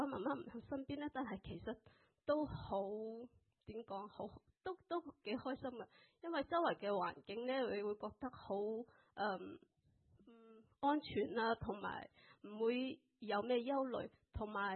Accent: Shenzhen, Guangdong, China; born there; 其实我喺出生喺深圳。第一条村，其中之间一条村，我有三个细佬啦

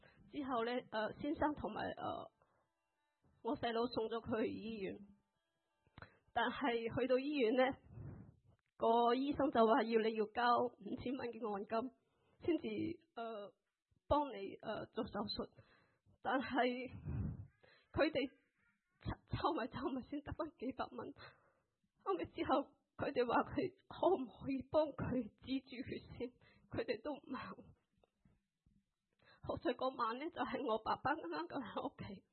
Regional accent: Shenzhen, Guangdong, China; born there; 其实我喺出生喺深圳。第一条村，其中之间一条村，我有三个细佬啦

